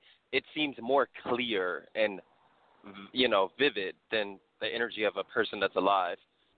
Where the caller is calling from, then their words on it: Austin, Texas, United States; I am in Austin, Texas, and it is strangely rainy yet.